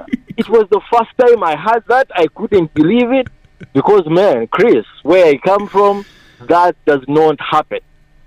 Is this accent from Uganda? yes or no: yes; Uganda; also born or lived in Kenya; I come from Uganda.